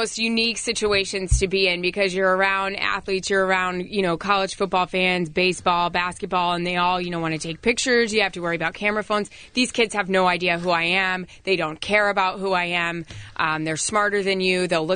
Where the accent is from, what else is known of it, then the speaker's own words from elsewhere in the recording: Florida, United States; Well, we grew up in Florida